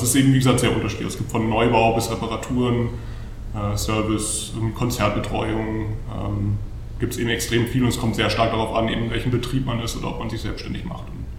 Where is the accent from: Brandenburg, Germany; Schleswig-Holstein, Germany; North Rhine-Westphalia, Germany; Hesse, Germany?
Hesse, Germany; now in Wiener Neustadt, Austria; Ursprünglich aus Deutschland, also Nordhessen, ja. Aber jetzt wohne ich auch in Wiener Neustadt.